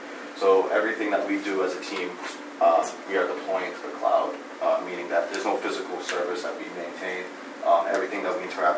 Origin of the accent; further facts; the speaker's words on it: Fall River, Massachusetts, United States; born there; I was born here in Fall River, and I'm proud to be here in Fall River.